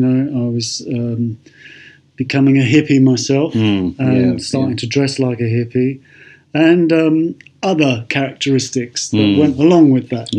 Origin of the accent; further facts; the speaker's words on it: London, United Kingdom; Yeah, I was born in South London. I was born in Willesden.